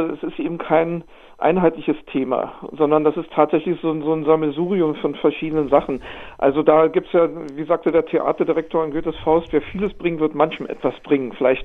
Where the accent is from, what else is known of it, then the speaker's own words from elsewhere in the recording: Berlin, Germany; Auch meine Heimat West-Berlin zum Beispiel, was ich da erlebt habe, als ich aufgewachsen bin.